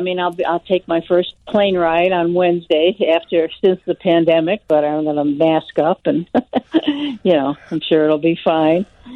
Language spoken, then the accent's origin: English; Chicago, Illinois, United States; Yes, absolutely. It's my hometown, born and raised.